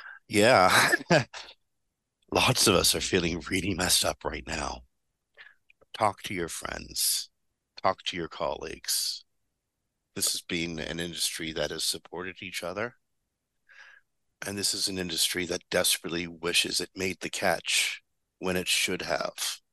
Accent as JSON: {"language": "English", "country": "Canada", "said": "that's me being Canadian and very polite, using the word speculative."}